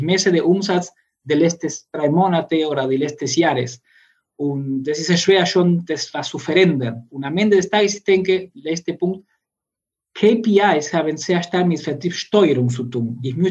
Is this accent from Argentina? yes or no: yes; Argentina; German is a second language; moved away as an adult; now in Karlsruhe, Germany; Ich komme selbst aus Argentinien. Dort habe ich Elektroingenieur studiert